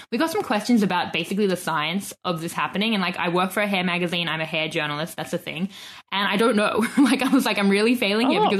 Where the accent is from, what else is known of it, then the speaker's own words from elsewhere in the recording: South Africa; I'm the South African, so I have to talk about the culture